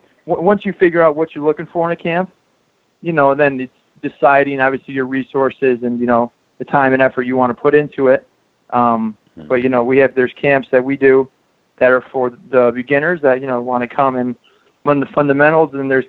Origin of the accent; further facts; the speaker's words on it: New York, United States; I grew up in Western New York, Rochester, Buffalo area.